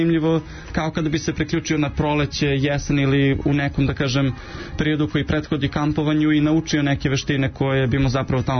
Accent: Zaječar, Zaječar District, Serbia; ja sam inače iz Zaječara

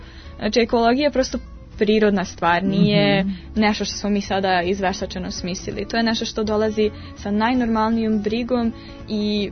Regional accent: Serbia; Stvari koje su, na primjer, ovdje kod nas u Srbiji normalna, to je da ako ja imam mlađu sestru, ona će naravno naslediti moju odeću

